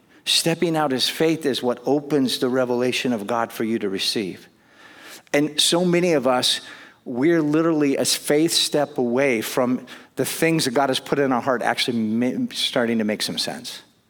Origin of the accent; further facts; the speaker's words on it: Kodiak, Alaska, United States; When I went to Kodiak, Alaska, I went back to my hometown and I tried to do a crusade in my hometown and we had about 12 people show up.